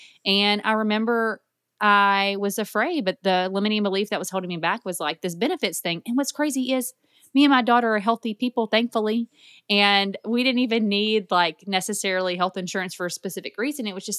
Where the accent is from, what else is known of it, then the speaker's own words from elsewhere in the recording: Louisiana, United States; I came home to my hometown. I was living in a different city at the time.